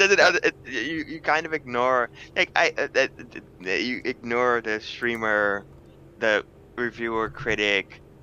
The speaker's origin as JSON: {"language": "English", "region": "Northeast", "country": "United States", "said": "We're all mostly from, I mean, Jeff is from wherever, but we're mostly from the Northeast here."}